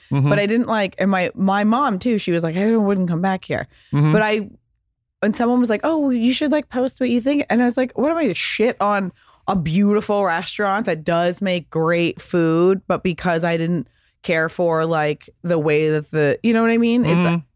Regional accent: Pasadena, California, United States; There were a couple great restaurants when I was growing up in Pasadena

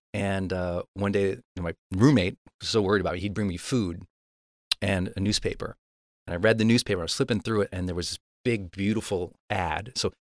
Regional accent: Montana, United States; And I'm from Montana. I didn't know where that was.

